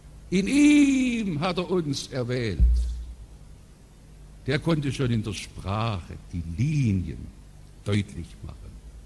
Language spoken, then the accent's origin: German; Baden-Württemberg, Germany; born there; Als gebürtiger Schwarzwälder ist es mir eine große Ehre, dass ich hier in der Hauptstadt des Schwarzwaldes sein kann.